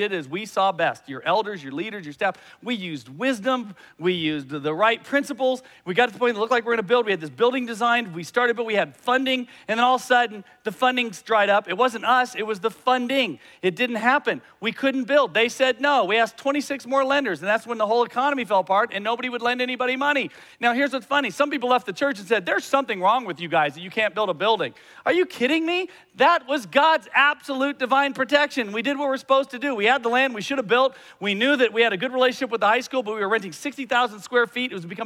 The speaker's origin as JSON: {"language": "English", "region": "Arizona", "country": "United States", "said": "I love Arizona. I like it. I'm proud that I'm from Arizona."}